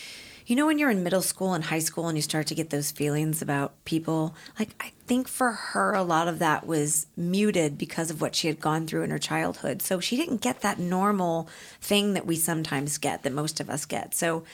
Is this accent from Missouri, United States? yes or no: yes; St. Louis, Missouri, United States; She was from New York. I was from St. Louis.